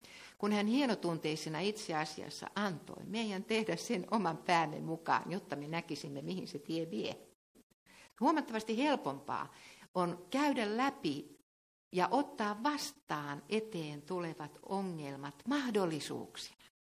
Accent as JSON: {"language": "Finnish", "region": "Ostrobothnia", "country": "Finland", "said": "Kyllä minä varsinkin kun mä oon Pohjanmaalta."}